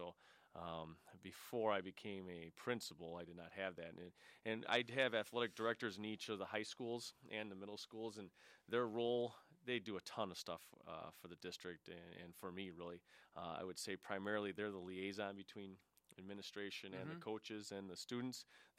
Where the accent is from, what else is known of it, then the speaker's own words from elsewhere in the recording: Illinois, United States; now in Kenosha, United States; I was originally from Illinois and played basketball, and basketball opened up doors for me